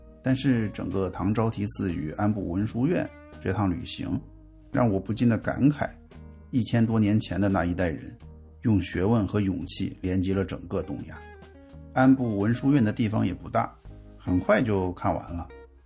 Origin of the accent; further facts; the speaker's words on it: China; 我给人家解释我是从中国来的